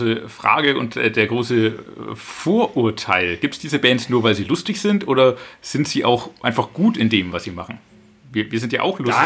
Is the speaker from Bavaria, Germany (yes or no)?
yes; Bavaria, Germany; Ich komme auch aus der Region, natürlich. Ich bin da vorgeprägt aus Franken.